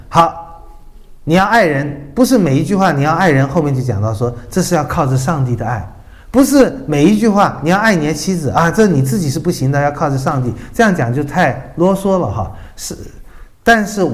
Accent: China; 我们中国人的可怜的地方就在这里

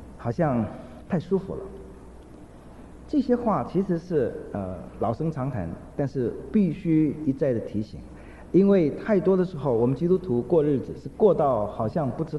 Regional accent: China; 这个长袍子好像有些人我们中国人不太习惯

